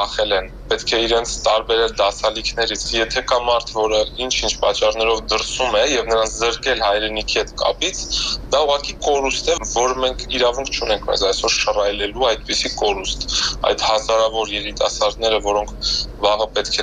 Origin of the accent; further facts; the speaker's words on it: Yerevan, Armenia; now in Marseille, France; ես Երևանցի եմ, թե Մարսելացի եմ։ Հիմա ես պատրաստվում եմ ետ գալ Հայաստան